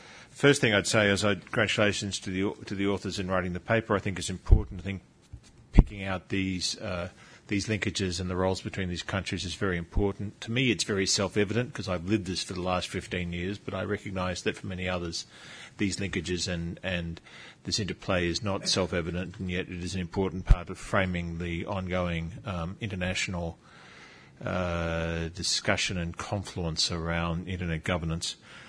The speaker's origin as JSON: {"language": "English", "country": "Australia", "said": "Some people in the audience may pick up, I'm an Australian."}